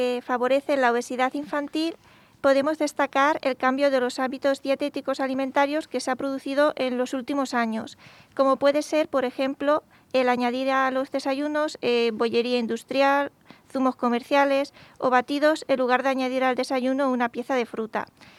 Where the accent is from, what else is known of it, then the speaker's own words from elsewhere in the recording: Albacete, Castilla-La Mancha, Spain; De España. De Albacete.